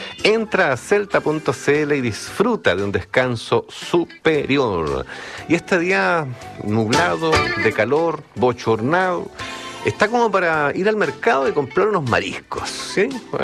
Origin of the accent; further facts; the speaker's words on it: Chile; Pero como buenos chilenos aprendimos a cosechar antes de la fecha